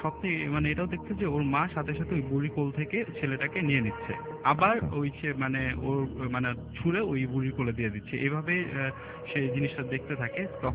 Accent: Mirpur, Dhaka Division, Bangladesh; মিরপুর থেকে এসেছি।

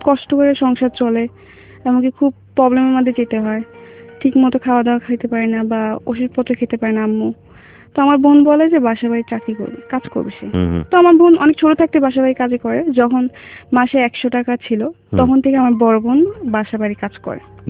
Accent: Chittagong, Chittagong Division, Bangladesh; born there; আমার জন্মস্থান চিটাং, আমি ওখানে জন্মগ্রহণ করি, আর আমার দেশের বাড়ি হচ্ছে ময়মনসিং।

